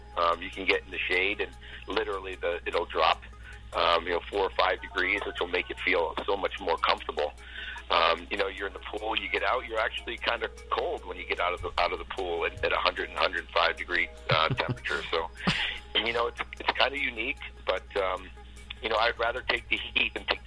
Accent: Boston, Massachusetts, United States; now in Arizona, United States; Yeah, I'm born and raised in Boston, so I've had my share of snow and cold.

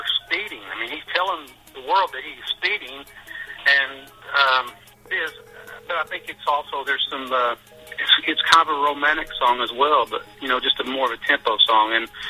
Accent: Texas, United States; we're all originally from Texas, and we didn't really meet until Nashville in 1992.

